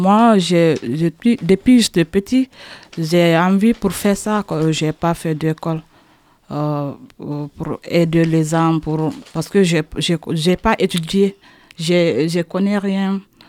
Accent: Guinea; je viens de Guinée-Conakry.

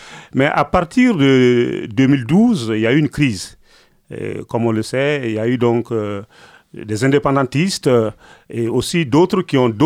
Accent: Mopti, Mali; je viens de Mopti. Je suis prêtre diocésain de Mopti, ordonné prêtre en 1993

